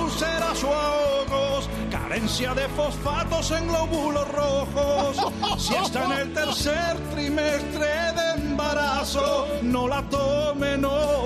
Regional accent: Cuba; y yo soy cubano, estoy hispanoamericano

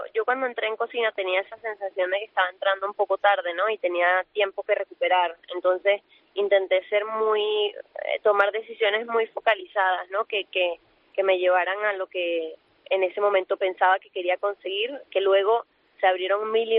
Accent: Venezuela; cuando yo estaba creciendo en Venezuela

